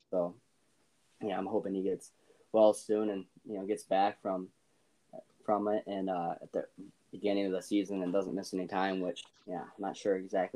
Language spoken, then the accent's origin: English; Michigan, United States; I know a lot of people in Canada, and I'm from Michigan, and a lot of people around here know who he is